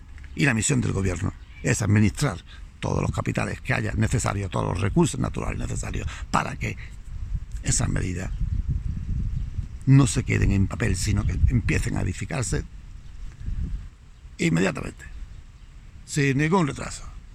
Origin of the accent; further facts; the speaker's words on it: Spain; claro, somos los españoles